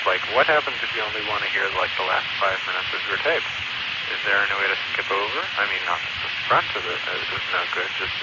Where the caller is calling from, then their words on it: Pittsburgh, Pennsylvania, United States; But anyway, I am calling from Pittsburgh, PA.